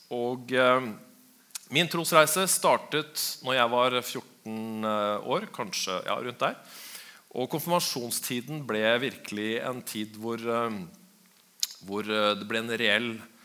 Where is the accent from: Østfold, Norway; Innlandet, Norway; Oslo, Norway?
Innlandet, Norway; also born or lived in Elverum; now in Biri, Norway; Jeg kommer fra Elverum og oppvokst I Øvleire. Nå så bor jeg på Biri, det beste stedet på innlandet.